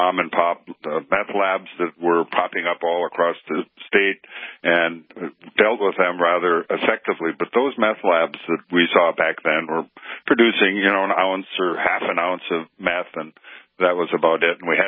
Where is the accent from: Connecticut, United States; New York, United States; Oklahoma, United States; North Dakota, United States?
North Dakota, United States; Williston; As you mentioned, I grew up in Williston, North Dakota, and so know the area very well, and I get up there quite often still.